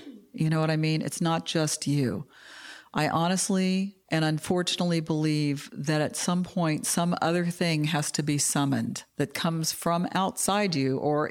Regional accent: Kentucky, United States; also born or lived in San Antonio, Texas; I was born in Texas, born in San Antonio, and my dad got out of the Army and we moved to Kentucky.

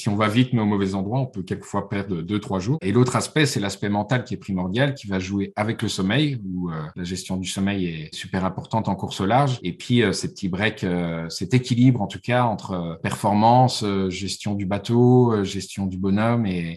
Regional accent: Liège, Wallonia, Belgium; je suis liégeois, j'ai 42 ans

